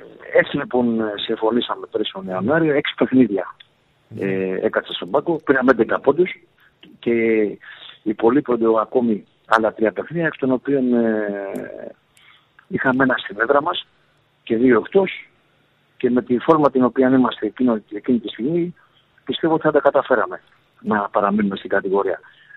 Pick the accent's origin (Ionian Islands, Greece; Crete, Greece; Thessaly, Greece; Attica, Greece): Attica, Greece; Dafni; Και εκεί όταν γεννήθηκα στην Αθήνα, εγώ στη Δάφνη, εκεί γεννήθηκα και μεγάλωσα